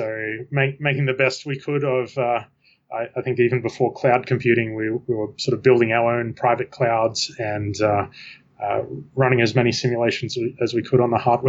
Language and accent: English; Australia; moved away as an adult; now in Washington, United States; So I'm an Australian living in Washington, D.C. I moved to the States about 5 years ago